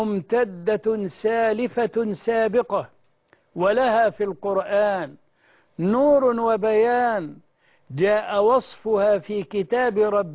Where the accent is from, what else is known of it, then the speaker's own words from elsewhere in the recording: Egypt; بلدنا مصر